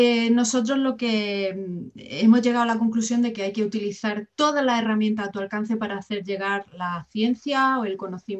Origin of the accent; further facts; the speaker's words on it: Almuñécar, Andalusia, Spain; aunque soy andaluza y me he criado en Almuñécar, en la costa de Granada